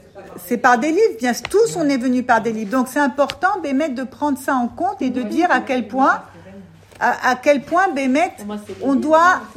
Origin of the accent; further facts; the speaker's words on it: France; nous, on vient de France